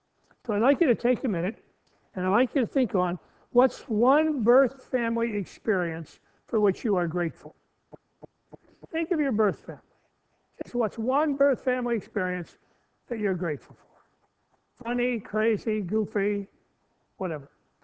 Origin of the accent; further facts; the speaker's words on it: Indiana, United States; I grew up just outside of Chicago in Indiana.